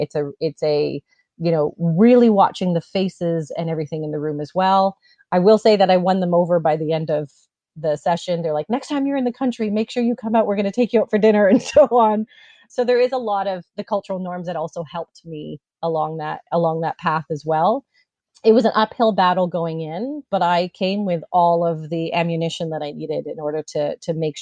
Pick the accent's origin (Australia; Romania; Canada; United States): Canada; As if it's not assumed I'm from Canada.